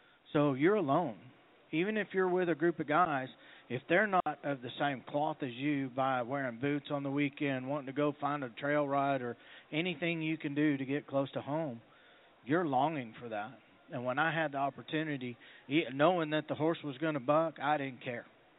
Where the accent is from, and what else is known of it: Texas, United States